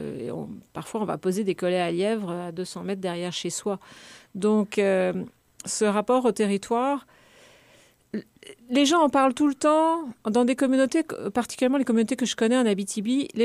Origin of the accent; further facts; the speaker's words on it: Paris, Île-de-France, France; ça m'a frappée parce que je suis originaire de la ville de Paris. Et pour moi, une ville, c'est Paris.